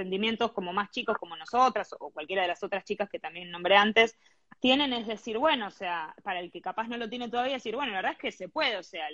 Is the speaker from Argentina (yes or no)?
yes; Ramos Mejía, Buenos Aires Province, Argentina; en la galería yo soy de Ramos, en la galería de Ramos